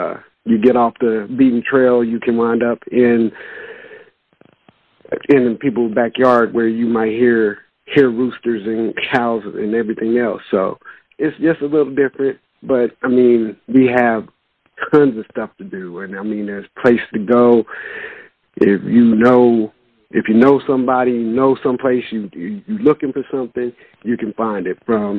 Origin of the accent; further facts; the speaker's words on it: Kansas City, Kansas, United States; And Kansas City, Kansas is the, as I'm from Kansas City, Kansas, we're kind of like the little brother to Kansas City, Missouri.